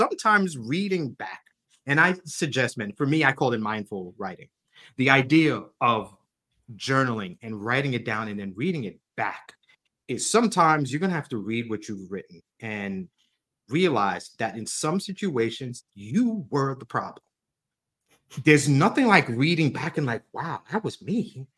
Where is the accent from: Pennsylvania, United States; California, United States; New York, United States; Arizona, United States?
New York, United States; Long Island; Because I grew up in Long Island. That's New York.